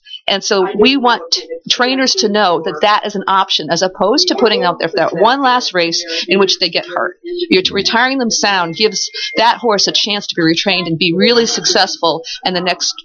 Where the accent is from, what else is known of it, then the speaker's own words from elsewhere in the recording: Saratoga, New York, United States; I grew up in Saratoga and just loved the sport so much from a very young age